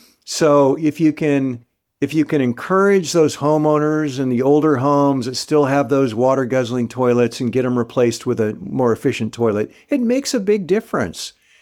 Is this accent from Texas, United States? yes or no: no; San Diego, California, United States; I'll use the example of my hometown. I grew up in San Diego, California.